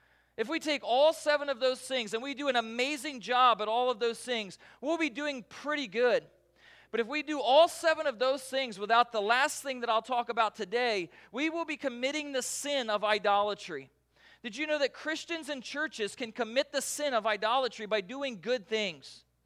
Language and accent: English; Delaware, United States; So I grew up on the East Coast and especially in the state of Delaware, it's flat.